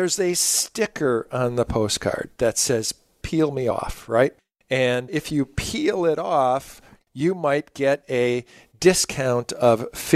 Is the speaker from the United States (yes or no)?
yes; Wisconsin, United States; I come from Wisconsin, and up there they plant a lot of corn.